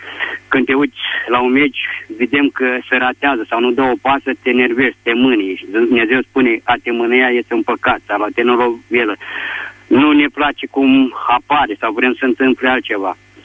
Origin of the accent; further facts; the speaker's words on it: Iași, Iași County, Romania; Sunt din Iași și am fost privat de libertate 26 de ani